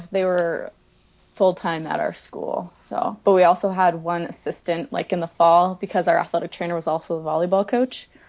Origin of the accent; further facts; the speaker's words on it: Rockville, Maryland, United States; Yeah, so I'm from Rockville, Maryland, and I went to high school at the Academy of the Holy Cross, which is an all-girls school, probably about 10 minutes from where I grew up.